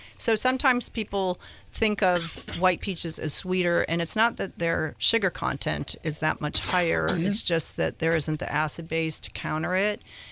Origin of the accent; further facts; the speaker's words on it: Santa Rosa, California, United States; This is true. I'm from Santa Rosa.